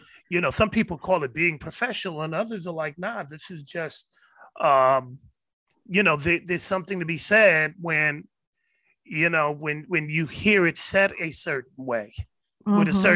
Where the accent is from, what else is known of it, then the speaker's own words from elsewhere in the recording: Oakland, California, United States; we're from Oakland.